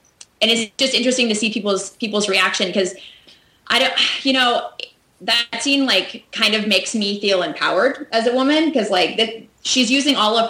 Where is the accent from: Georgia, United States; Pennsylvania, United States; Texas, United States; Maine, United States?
Texas, United States; San Antonio; because we didn't live in my hometown, like, either. You know, I'm sure my family would really like me to move back to San Antonio